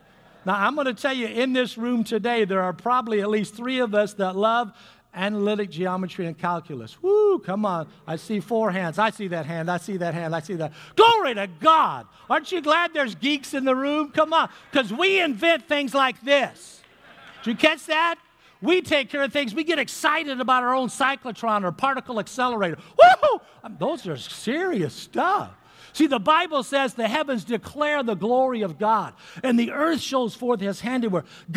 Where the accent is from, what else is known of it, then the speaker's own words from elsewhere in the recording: Long Beach, California, United States; moved away; But you all could tell I'm from the South, huh? Southern California. I was born in Long Beach, came up here many years ago, Pastor, many decades ago now